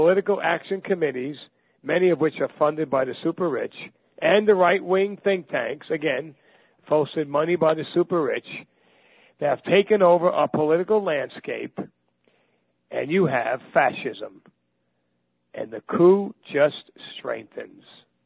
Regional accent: Brooklyn, New York, United States; So I'm from Brooklyn, New York.

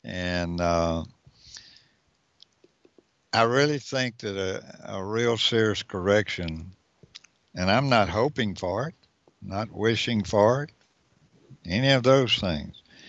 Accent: United States; I'm an American, and I try to vote for people that I believe will do the best job

